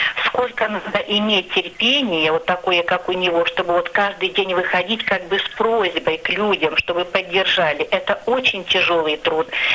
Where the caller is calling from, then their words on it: Serpukhov, Moscow Oblast, Russia; я из Серпухова.